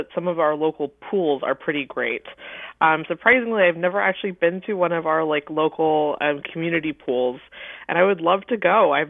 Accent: Los Angeles, California, United States; moved away as an adult; now in Seattle, United States; So I moved to Seattle for college to go to the University of Washington, actually.

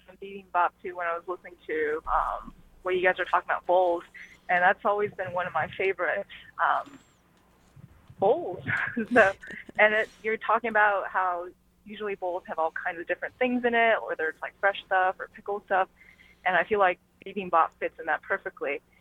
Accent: Taiwan; And then I grew up in Taiwan.

